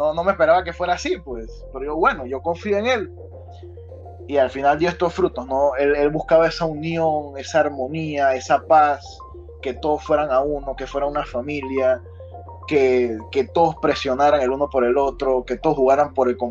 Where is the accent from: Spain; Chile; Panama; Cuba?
Panama; Sé que soy de Panamá, pero yo soy culé de corazón.